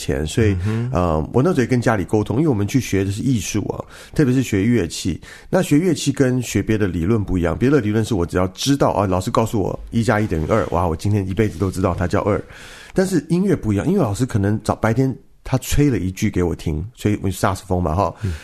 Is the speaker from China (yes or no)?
no; Taiwan; 那所以在台湾的音乐圈，我这个年纪就是1970年出生的，有一个断层